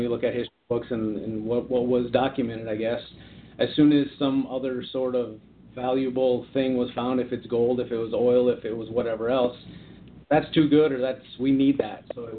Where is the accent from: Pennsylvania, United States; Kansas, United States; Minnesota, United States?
Minnesota, United States; that's where I, you know, hunted and fished with my friends, and growing up in Minnesota, that's something that I'll always cherish.